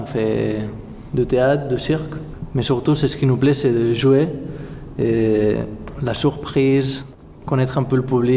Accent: Catalonia, Spain; on vient de Catalogne. Et du coup, on est une compagnie franco-catalane ou catalano-française.

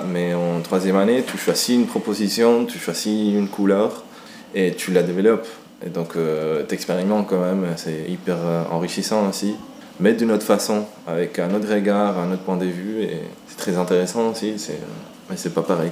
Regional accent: Uruguay; now in France; je viens de l'Uruguay. Voilà, ça fait 6 ans déjà que j'habite en France.

